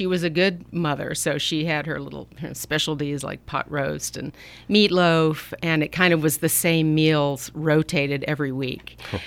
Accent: Atlanta, Georgia, United States; now in California, United States; I grew up in Atlanta, Georgia.

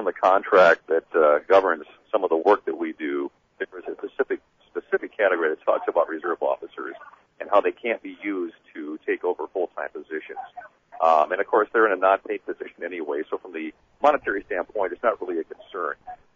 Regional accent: Watertown, United States; But I got my start up in Watertown, which is my hometown. That's where I began my radio career.

